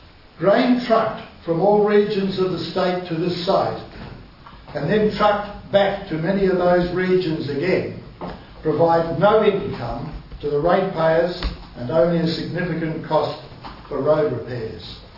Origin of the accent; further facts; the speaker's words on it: Longford, Tasmania, Australia; I'm from Pansanga, Longford.